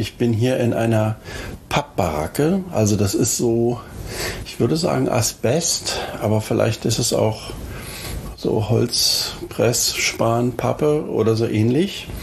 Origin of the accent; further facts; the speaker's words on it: Berlin, Germany; born there; wo ich geboren wurde. Und das ist Berlin-Lichtenberg. Und ich fühle mich mit Berlin-Lichtenberg nicht so wahnsinnig verbunden